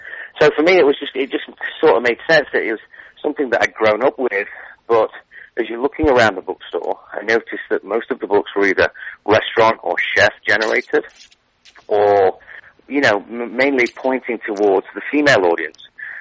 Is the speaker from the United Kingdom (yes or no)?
yes; England, United Kingdom; I come from England